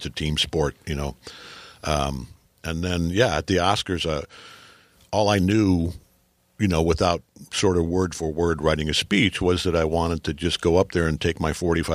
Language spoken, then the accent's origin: English; Detroit, Michigan, United States; Sam's from Detroit. I'm from Detroit.